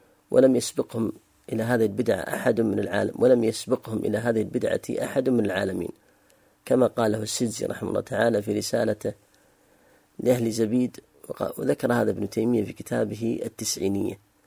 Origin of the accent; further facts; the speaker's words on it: Sudan; النظام عندنا في السودان يمنع أن يحول أحد الريالات من هنا فتسلم هناك ريالات